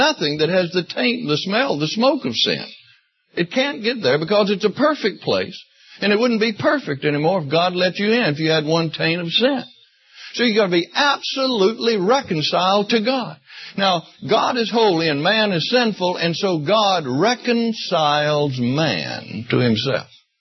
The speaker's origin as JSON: {"language": "English", "region": "Mississippi", "country": "United States", "tie": "born or raised there", "lives_now": "Canada", "said": "And I was born and raised in Mississippi, not that far from here, probably closer to Mississippi from here than it is to Canada, where I live"}